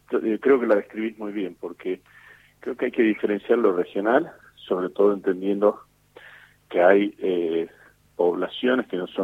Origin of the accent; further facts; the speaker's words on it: Argentina; Porque somos argentinos